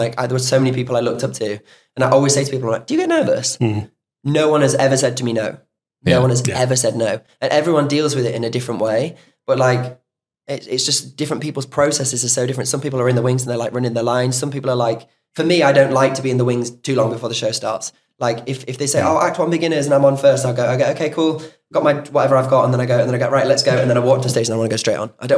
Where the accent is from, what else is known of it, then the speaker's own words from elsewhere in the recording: United Kingdom; especially as British people, we go, oh, I'd like